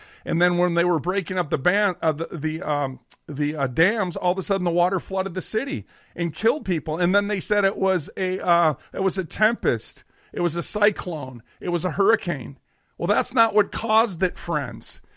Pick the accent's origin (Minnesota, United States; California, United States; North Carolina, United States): Minnesota, United States; Minneapolis; I was born and raised in Minneapolis, St. Paul.